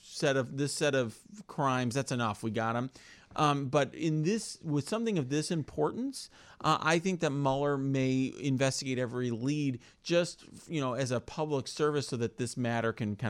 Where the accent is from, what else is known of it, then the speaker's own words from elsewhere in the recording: United States; I mean, as an American, I'll start at a very broad level. One thing that I'm concerned about as an American is that we've been divided as a country.